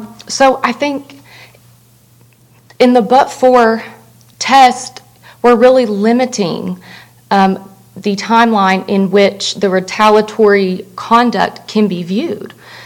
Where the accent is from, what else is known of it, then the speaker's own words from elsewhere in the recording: Grayson, Kentucky, United States; I'm from Grayson, Kentucky